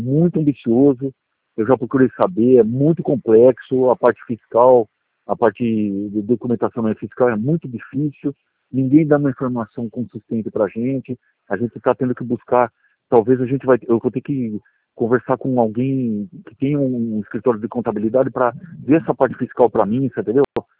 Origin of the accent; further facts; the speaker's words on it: Araraquara, São Paulo, Brazil; o pessoal do Santander de Araraquara, que é a minha cidade natal.